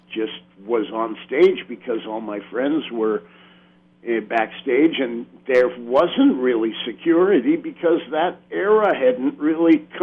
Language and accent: English; Manhattan, New York, United States; I'm from Manhattan, so we spent the first half hour just like insulting each other.